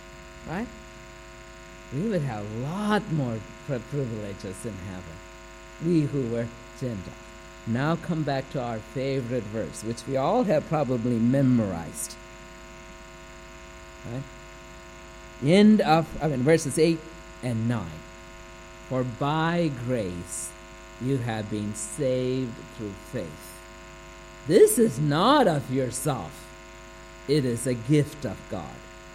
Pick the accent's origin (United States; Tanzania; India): India; because I grew up in British India, it was by that time independent, but still we called it at that time British India.